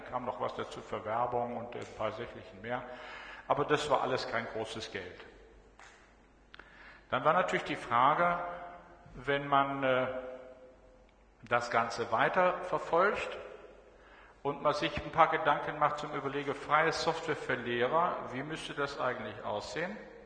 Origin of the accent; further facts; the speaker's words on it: North Rhine-Westphalia, Germany; ich komme aus Nordrhein-Westfalen